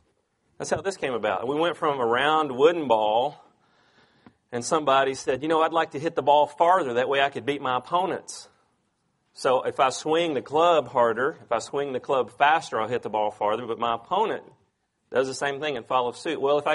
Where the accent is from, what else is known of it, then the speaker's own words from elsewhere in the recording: Bible Belt, United States; we have grown up here in the Bible Belt where it runs deep, to say the least.